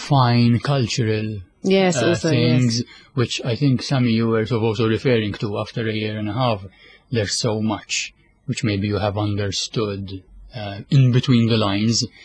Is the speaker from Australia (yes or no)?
no; Hamrun, Malta; now in Gzira, Malta; Gzira, where I live, and Hamroun, which is sort of my hometown where I still have friends and family